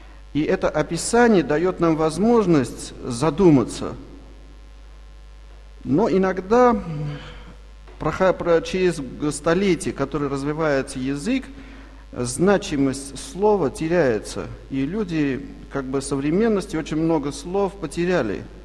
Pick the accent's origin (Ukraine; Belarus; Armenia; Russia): Armenia; born there; first language Armenian; Russian is a second language; Я армянин, родился в Армении, мой родной язык армянский. И я высшее образование получил на армянском языке